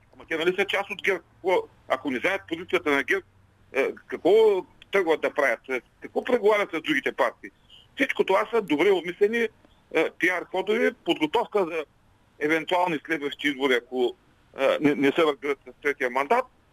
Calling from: Ruse, Ruse Province, Bulgaria; съм от Русе.

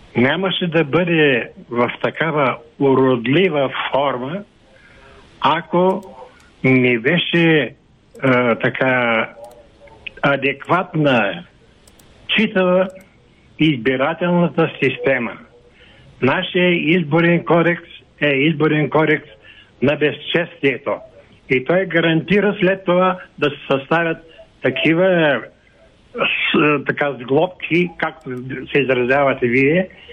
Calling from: Sofia, Sofia City, Bulgaria; от София съм.

